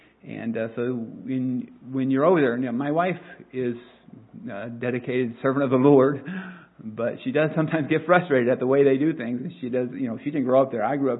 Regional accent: Japan; even as growing up in Japan, I speak it very well, but I don't read it and write it very well.

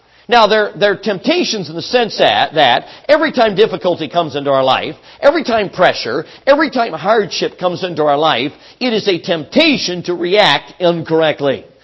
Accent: Chicago, Illinois, United States; Now, I grew up in Chicago. Somehow, I never was mugged.

